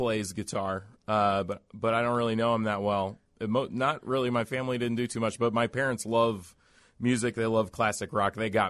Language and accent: English; Springfield, Illinois, United States; in the city when I moved here was super exciting and crazy too.